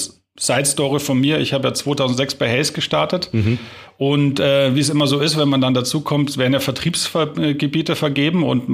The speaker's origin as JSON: {"language": "German", "region": "Bavaria", "country": "Germany"}